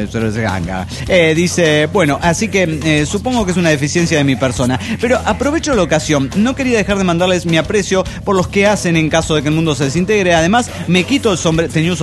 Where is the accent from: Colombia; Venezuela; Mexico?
Mexico; Orizaba, Veracruz; de Orizaba, México.